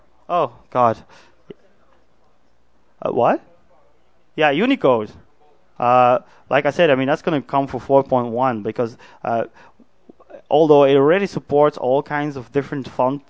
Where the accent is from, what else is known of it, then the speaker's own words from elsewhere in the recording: Belgium; I mean, I'm from Belgium. I mean, I use Latin alphabet